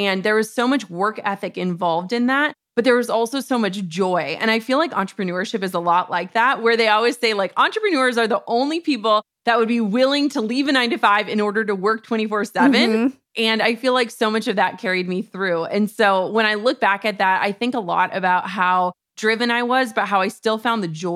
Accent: Minnesota, United States; And we're from Minnesota. Target is headquartered in Minnesota.

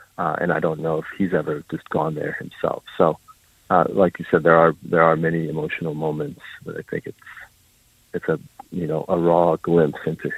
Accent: Iran; now in United States; I was going to also just take it back because I'm from Iran. I'm an immigrant. I came to the United States from Iran

